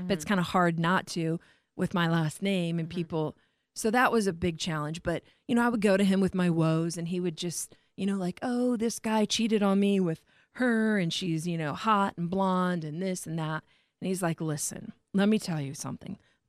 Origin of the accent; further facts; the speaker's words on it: Indiana, United States; it was like Dorothy from Kansas. I came from Indiana to here.